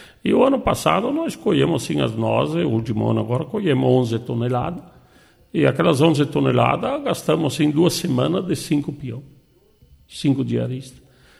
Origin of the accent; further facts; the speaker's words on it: Palmitos, Santa Catarina, Brazil; born there; eu fui prefeito, ex-prefeito de Palmito, nasci em Palmitos e quero morrer em Palmitos